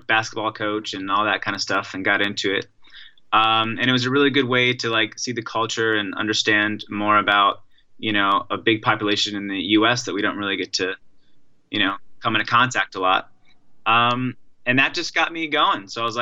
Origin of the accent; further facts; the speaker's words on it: Silver Spring, Maryland, United States; I grew up in Silver Spring, Maryland, and have been around the world a few times just doing teaching jobs here and there